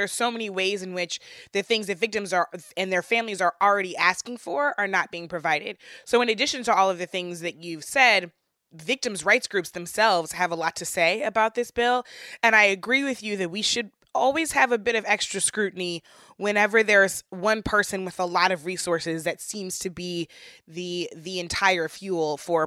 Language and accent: English; St. Louis, Missouri, United States; So I want to bring us back to Ferguson, back to my hometown of St. Louis, because this issue of excessive court fines and fees is still going on.